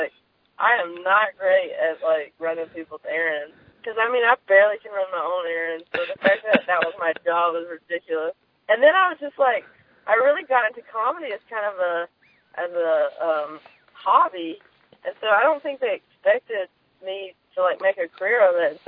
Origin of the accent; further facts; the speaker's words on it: the South, United States; I grew up with a lot of funny people, and because I'm from the South, and so I grew up watching my uncles be crazy